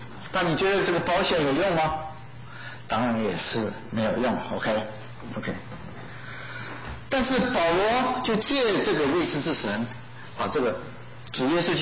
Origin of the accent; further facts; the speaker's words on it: Taiwan; 很多人知道我是台湾来的，